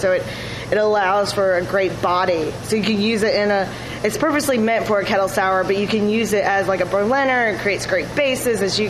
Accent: Florida, United States; I'm originally from Florida.

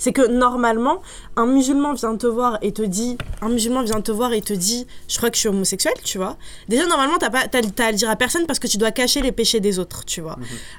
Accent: France; born there; moi, je suis française, tu vois. Je suis née en France. Mais mes parents, ils sont nés en Algérie, tu vois. Genre, mon pays, c'est la France et l'Algérie.

